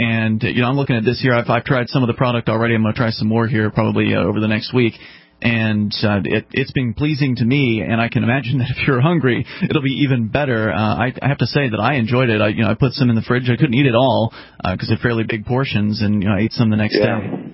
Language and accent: English; Florida, United States; I mean, I can tell you up here in New England, I'm from Florida originally.